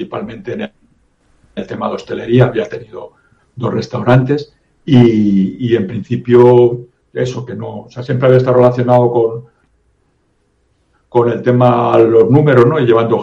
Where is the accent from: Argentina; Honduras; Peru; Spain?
Spain; Madrid, Community of Madrid; now in Tenerife, Spain; porque yo vivo, vamos, soy de Madrid, pero llevo tiempo viviendo en Canarias, desde el año 85, vivo en Tenerife